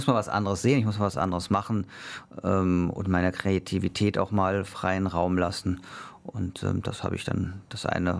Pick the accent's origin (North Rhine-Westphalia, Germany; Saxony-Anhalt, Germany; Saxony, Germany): North Rhine-Westphalia, Germany; Düsseldorf; born there; also alle 3 Kinder sind wir in Düsseldorf geboren. Wir haben direkt einen deutschen Ausweis bekommen. Wir hätten auch einen israelischen Pass haben können.